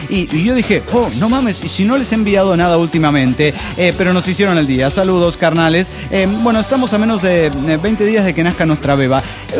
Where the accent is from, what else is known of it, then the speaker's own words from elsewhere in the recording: Bolivia; Lamentablemente en mi país, desde que Evo Morales empezó hace 7 años su proceso de cambio, se ha enfocado a perseguir, amedrentar y subestimar a la clase intelectual y profesional.